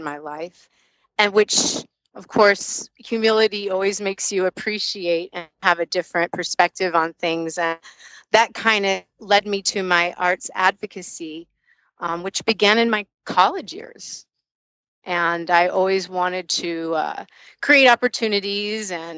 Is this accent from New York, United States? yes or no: no; Tucson, Arizona, United States; where I grew up in Tucson, Arizona, I didn't have the resources that I always intrinsically wanted.